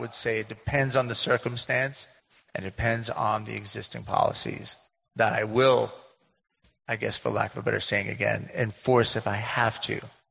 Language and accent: English; New York City, New York, United States; now in upstate New York, United States; I'm a city boy. I am a city boy born and raised in New York City, surrounded by 8 million people.